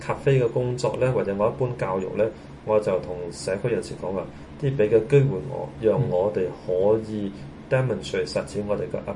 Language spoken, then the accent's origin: Chinese; China; 作為中國人呢始終是一個心理的障礙